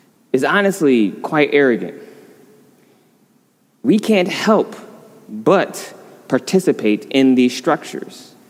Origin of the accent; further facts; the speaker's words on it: Battle Creek, Michigan, United States; So I grew up in Battle Creek, Michigan, pretty small, semi-rural town.